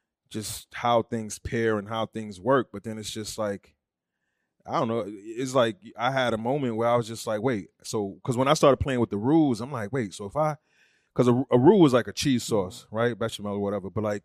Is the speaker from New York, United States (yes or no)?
yes; Brooklyn, New York, United States; I'm from Brooklyn, though. I don't know. I definitely got something to do with where I came from, how I was raised.